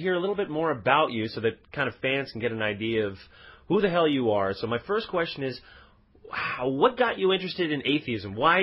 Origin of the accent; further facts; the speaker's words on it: Quebec, Canada; born there; I was born in Quebec. I never really went very far.